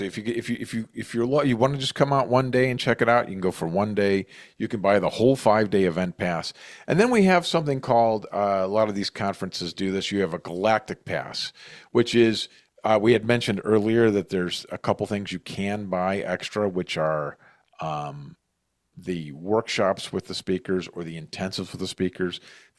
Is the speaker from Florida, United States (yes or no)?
no; Cleveland, Ohio, United States; I'm from Cleveland